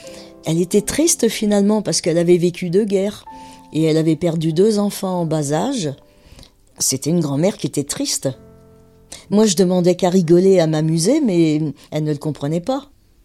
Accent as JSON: {"language": "French", "town": "Nantes", "region": "Pays de la Loire", "country": "France", "tie": "born there", "said": "j'ai 75 ans. Je suis née à Nantes, d'une famille bourgeoise du côté de mon père et ouvrière du côté de ma mère."}